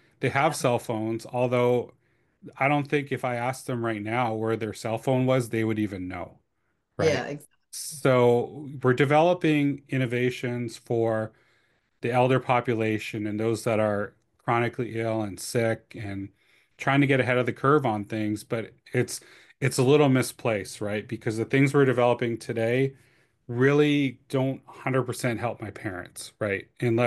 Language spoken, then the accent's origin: English; Canada; I'm from Canada originally. I speak some French. It's terrible now because I haven't practiced it